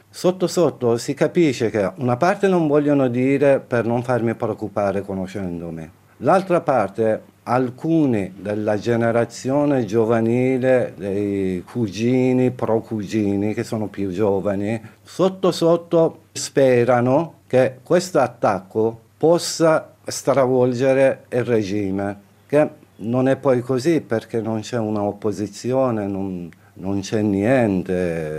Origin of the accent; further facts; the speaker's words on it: Tehran, Tehran Province, Iran; Italian is a second language; also born or lived in Italy; now in Switzerland; Sono nativo di Teheran, a 190 km dal Mar Caspian.